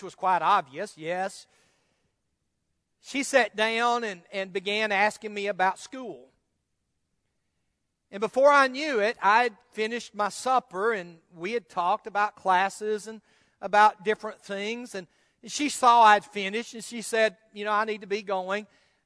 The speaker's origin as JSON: {"language": "English", "town": "Ripley", "country": "United States", "tie": "born or raised there", "said": "she was still in high school back in my hometown of Ripley"}